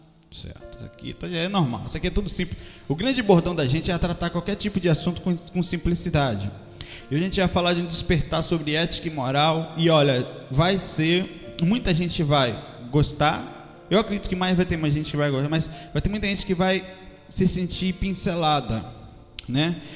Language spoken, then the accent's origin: Portuguese; Brazil; A ideia é mostrar como nós brasileiros